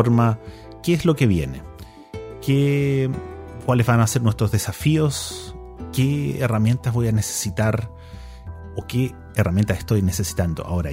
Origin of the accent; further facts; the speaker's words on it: Chile; moved away; como chileno que vive fuera